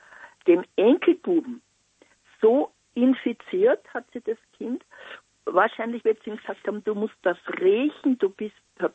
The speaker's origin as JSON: {"language": "German", "country": "Austria", "said": "Nicht so wie bei uns in Österreich, ja."}